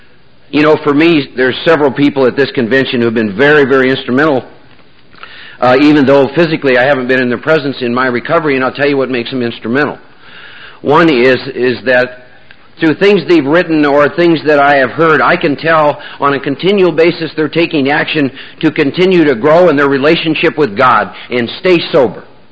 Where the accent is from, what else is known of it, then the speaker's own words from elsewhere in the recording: Iowa, United States; I was born and raised back in Iowa, Norwegian farming community